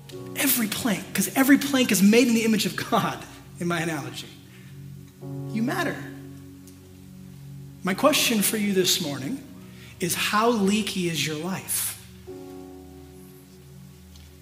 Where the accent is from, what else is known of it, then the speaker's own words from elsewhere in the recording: Temecula, California, United States; And obviously they know that I'm from Temecula. And what is Temecula known for?